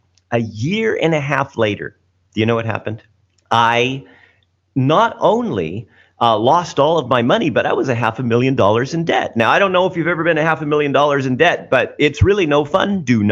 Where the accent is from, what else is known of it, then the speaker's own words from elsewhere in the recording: United States; I mean, I grew up in a small town and I wanted to get out. Literally get out. And growing up in the United States was really fun